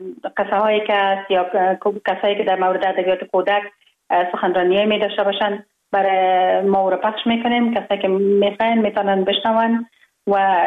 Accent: Kabul, Afghanistan; born or raised there

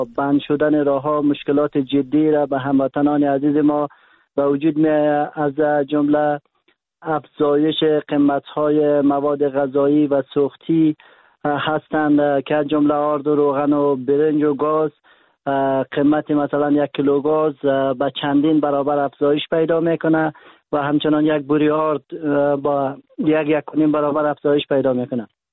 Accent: Daykundi, Afghanistan; زنهای بارداری بودند که در ولایت مرکزی مثلا دایکندی ولایت ما به مراکز صحی نرسیدند و از جان خود دادند.

